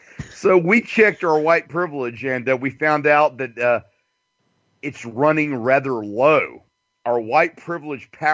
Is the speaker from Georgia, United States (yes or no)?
yes; Albany, Georgia, United States; from my hometown of Albany, Georgia